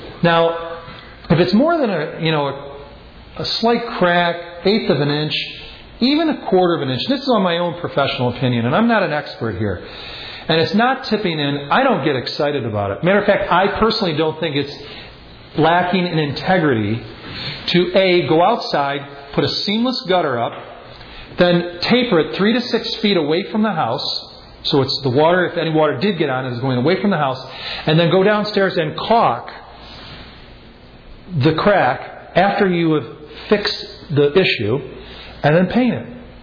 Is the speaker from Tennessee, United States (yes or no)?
no; Buffalo, New York, United States; not only because I grew up in Buffalo and they had new construction in the 60s